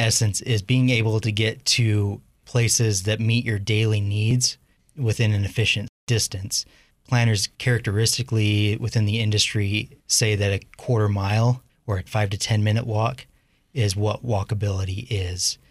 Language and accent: English; Pocatello, Idaho, United States; I was born and raised in Pocatello, and so I'm glad to be working here to help plan our city.